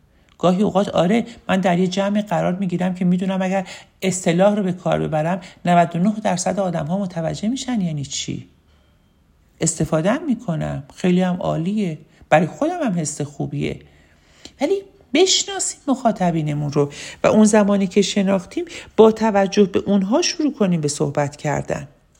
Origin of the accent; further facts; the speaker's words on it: Rameshe, Iran; born there; گفتم بچه ها من رامشه به دنیا اومدم، چند نفرتون رامشه رو میشناسید؟